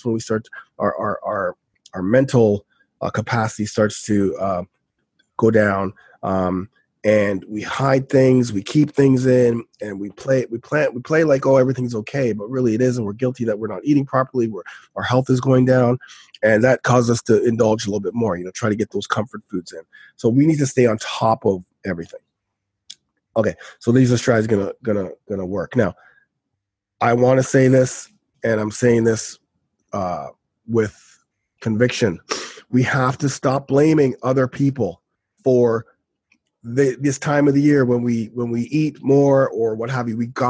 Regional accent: Canada; And for us Canadians, we kind of hop on the U.S. Thanksgiving because there's football

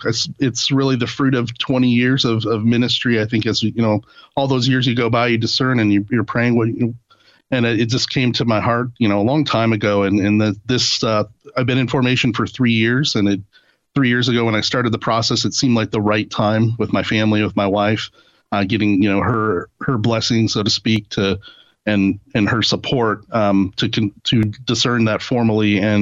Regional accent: Grand Rapids, Michigan, United States; now in Oregon, United States; But no, I'm originally from Michigan, from Grand Rapids, Michigan, and my wife Angela is from Oregon

